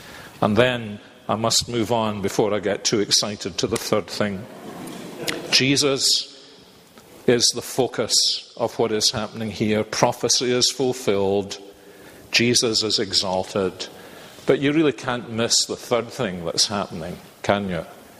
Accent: Scotland, United Kingdom; we're Scottish

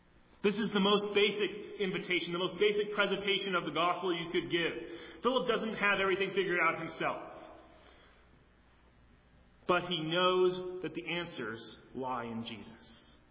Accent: Indiana, United States; Now, I grew up in Indiana, which for many people from the East Coast is flyover country, right?

